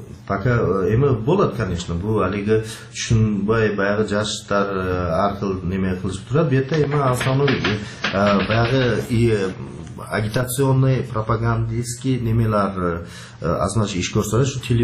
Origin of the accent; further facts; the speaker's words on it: Uch-Korgon, Batken Region, Kyrgyzstan; born there; Эми биз ушу Кыргызстанды ушу Учкуронда ушакта турулганман 60-чы жыл.